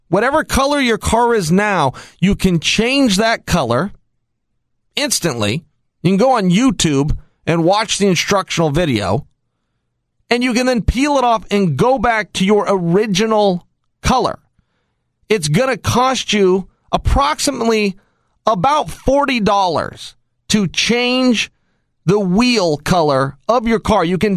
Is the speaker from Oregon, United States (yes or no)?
yes; Oregon, United States; I'm from Oregon. We had the Oregon Ducks play in the national football game. He wanted to show his support to Oregon. Our colors out here are green and gold.